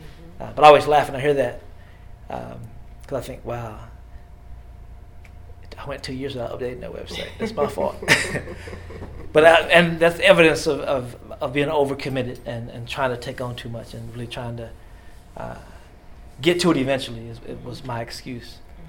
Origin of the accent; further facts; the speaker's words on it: Danville, Kentucky, United States; I had my most recent play was staged again 2 months ago in my hometown of Danville at the Frank X. Walker Literary Festival.